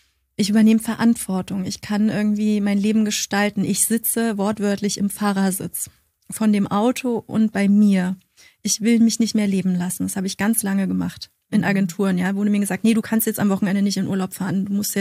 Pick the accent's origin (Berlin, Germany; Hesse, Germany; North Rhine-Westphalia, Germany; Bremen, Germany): Berlin, Germany; ich komme ja aus Berlin, und es war für mich ganz schwer rauszuziehen.